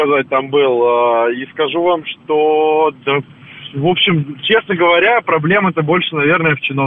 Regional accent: Moscow, Russia; Я вообще сам из Москвы

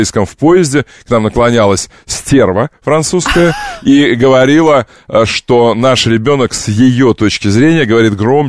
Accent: Siberia, Russia; Как сибиряк, я тебе говорю, мы бы, сибиряки бы

